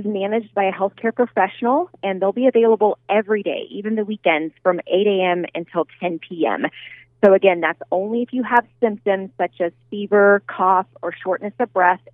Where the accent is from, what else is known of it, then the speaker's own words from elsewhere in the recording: Scott City, Kansas, United States; I'm from Scott City.